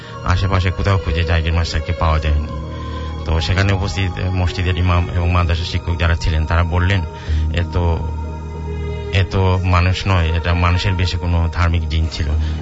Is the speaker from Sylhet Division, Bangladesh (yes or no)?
yes; Sylhet, Sylhet Division, Bangladesh; born there; now in Dhaka, Bangladesh; আমার জন্ম যদিও সিলেট শহরে, আমার বাবার জন্ম গ্রামাঞ্চলে।